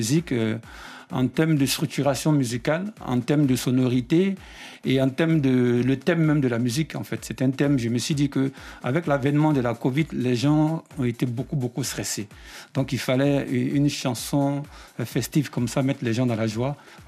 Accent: Côte d’Ivoire; chez nous, en Côte d'Ivoire, on dit chacun connaît son travaux.

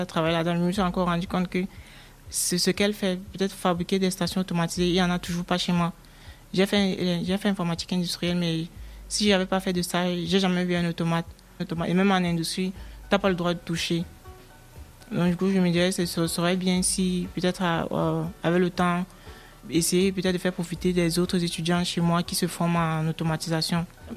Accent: Cameroon; now in Trois-Rivières, Canada; Je viens du Cameroun.

